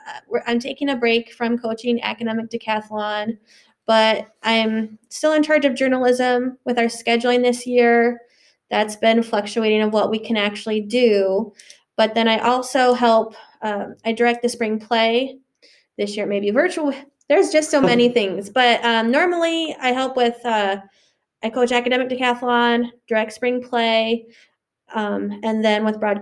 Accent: Manchester, Iowa, United States; I'm from Manchester, Iowa, so about an hour and a half east, right down on Highway 20. Graduated from West Delaware in 2002. My parents still live in the same house I was born in.

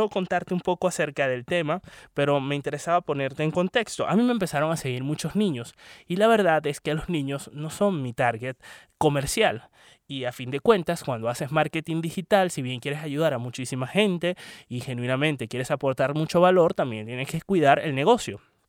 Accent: Puerto La Cruz, Anzoátegui, Venezuela; vivió en mi ciudad natal durante muchísimo tiempo, en Puerto La Cruz, en Venezuela.

